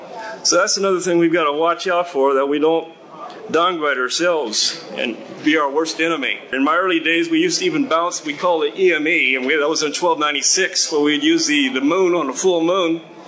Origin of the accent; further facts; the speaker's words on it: Los Angeles, California, United States; accent: Southern California; I'm originally from California, and that's why this crazy accent, right? Southern Cal. Got my license back in 57 in high school, right out of Los Angeles, and from there up to Sacramento and the Air Force.